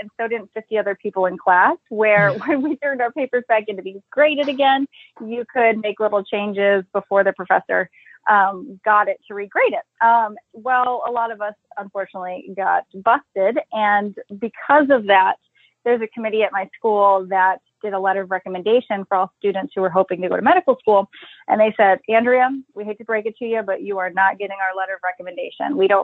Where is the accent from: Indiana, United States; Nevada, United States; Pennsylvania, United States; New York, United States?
Pennsylvania, United States; So I grew up in Pennsylvania. I went to college in Delaware because I was like, nope, I'm done with this state. I need to get out of it.